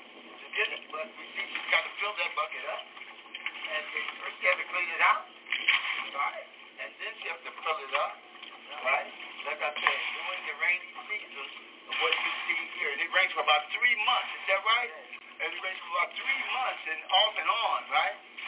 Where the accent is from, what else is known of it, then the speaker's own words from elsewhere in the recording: Little Rock, Arkansas, United States; born there; I was born in Little Rock, Arkansas, first of all. And there's … down there, too, sisters out there.